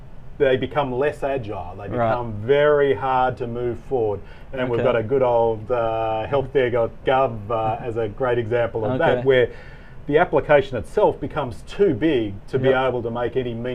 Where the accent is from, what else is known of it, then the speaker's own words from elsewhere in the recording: Australia; As Nick said, I'm an Australian.